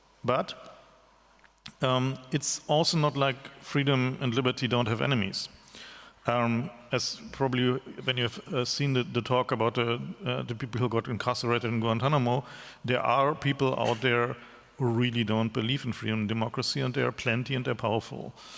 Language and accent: English; East Germany, Germany; I'm from East Germany.